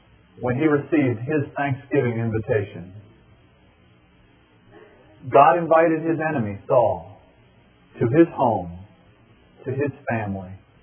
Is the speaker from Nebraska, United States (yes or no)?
no; Miami, Florida, United States; And my grandfather, who lived in New Jersey, I was raised in Miami.